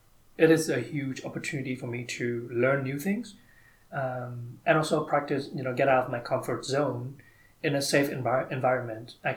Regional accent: Vietnam; English is a second language; I was a finance major. I'm from Vietnam. Was a finance major in college.

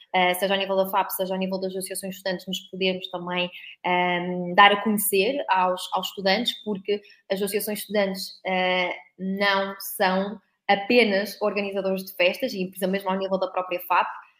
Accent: Albergaria-a-Velha, Aveiro, Portugal; sou da Albergaria à Velha e, portanto, vim estudar para o Porto

